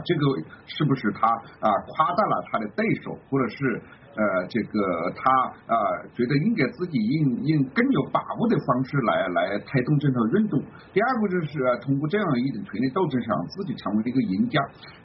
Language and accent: Chinese; China; 尤其对我们中国人影响深远。